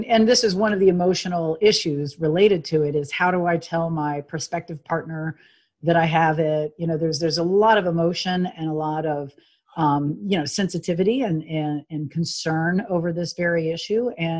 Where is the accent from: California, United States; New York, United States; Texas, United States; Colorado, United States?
Texas, United States; I am from Texas.